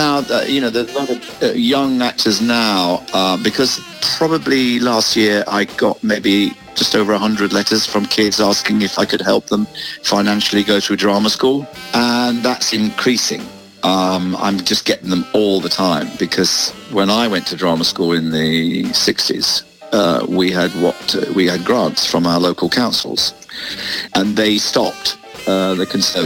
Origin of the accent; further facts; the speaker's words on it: East Midlands, United Kingdom; accent: Derbyshire; And of course, I went to drama school, and to lose my accent, I had a very broad Derbyshire accent.